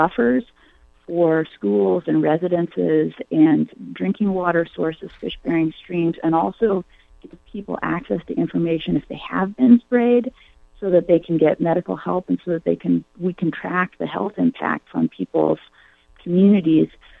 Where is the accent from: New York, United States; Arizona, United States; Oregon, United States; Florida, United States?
Oregon, United States; my family, for six generations, has lived in the Rogue Valley, and I grew up in the Rogue Valley. So I care a lot about things that happen in Southern Oregon